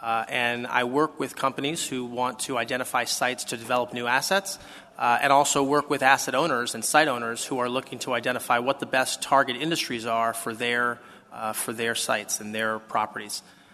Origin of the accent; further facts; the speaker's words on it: Pittsburgh, Pennsylvania, United States; Though I grew up here in Squirrel Hill, so it's always nice to be back in Pittsburgh.